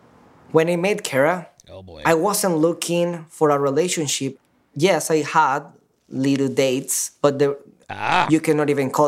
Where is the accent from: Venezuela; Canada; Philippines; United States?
Venezuela; Caracas, Capital District; Dominican Republic, but I'm from Venezuela, Caracas.